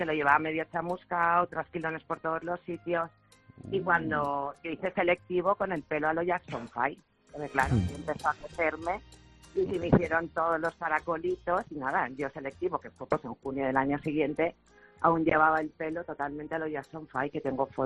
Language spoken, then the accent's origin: Spanish; Valencian Community, Spain